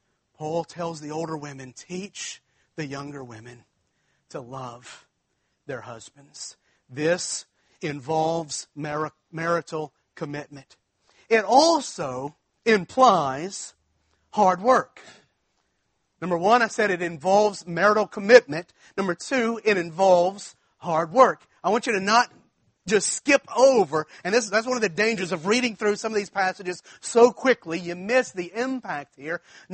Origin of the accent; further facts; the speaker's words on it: Baton Rouge, Louisiana, United States; I grew up in Baton Rouge, and at LSU, Louisiana State University, we had a day camp